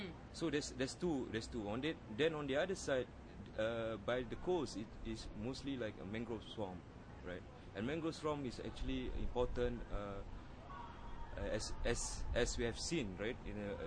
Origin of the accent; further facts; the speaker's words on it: Singapore; Yeah, I grew up in Singapore, right?